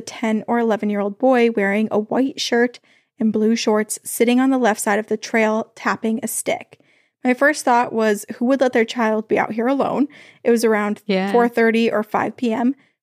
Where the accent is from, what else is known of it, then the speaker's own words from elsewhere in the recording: Wolfeboro, New Hampshire, United States; I knew about the Wiley house as I grew up in Wolfboro.